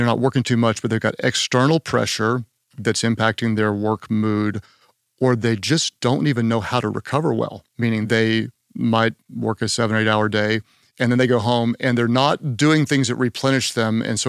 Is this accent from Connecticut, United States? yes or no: no; Oklahoma, United States; Well, I'm from Oklahoma and Tiger King is from Oklahoma.